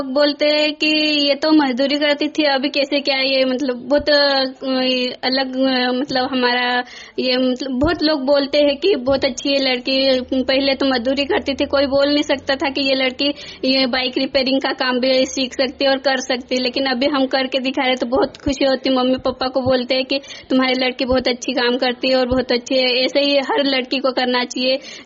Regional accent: Saikheda Khurd, Madhya Pradesh, India; मैं ग्राम साईखेड़ा खुर्द से हूँ

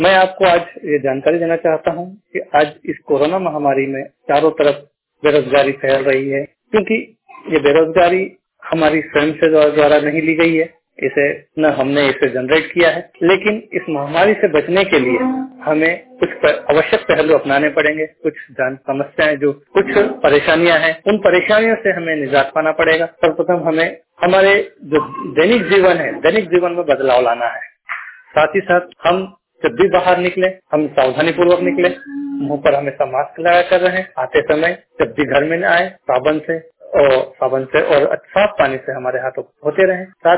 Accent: Islamabad, Madhya Pradesh, India; मैं इस्लामाबाद जिला बड़वानी से हूं

